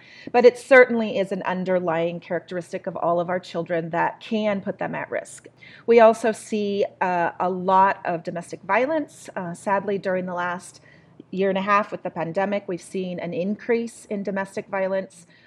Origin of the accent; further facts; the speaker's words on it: Walla Walla, Washington, United States; I actually grew up in Walla Walla, Washington, a little town in eastern Washington State. A great little town, actually, to grow up in. It was a small town, about 30,000 people.